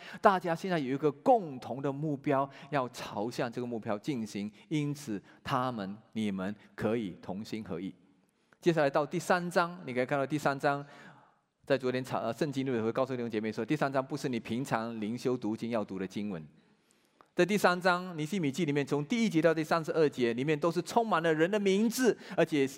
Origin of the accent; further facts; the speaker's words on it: Malaysia; 他是台湾来的，我是马来西亚来的。